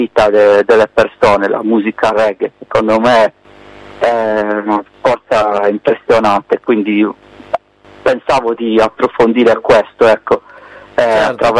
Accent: Carbonia, Sardinia, Italy; io vengo dall'isola, come penso si possa sentire dal mio accento, quindi sono del sud-ovest Sardegna, precisamente di Carbonia.

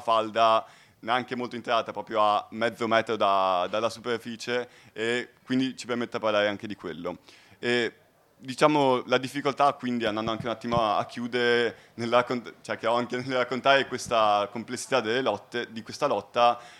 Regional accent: Treviso, Veneto, Italy; Treviso, la città da dove vengo io

